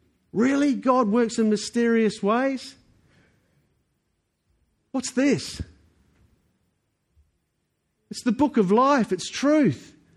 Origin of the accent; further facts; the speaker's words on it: New Zealand; accent: New Zealand; Sorry, it's my New Zealand accent.